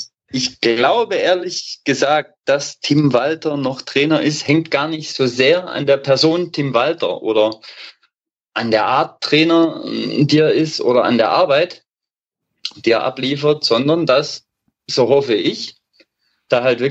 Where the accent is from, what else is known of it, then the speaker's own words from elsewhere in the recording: Germany; born there; now in Stuttgart, Germany; Ich bin gebürtiger Ostelbler, wohne aber seit mittlerweile an die 20 Jahren hier im schönen Stuttgart.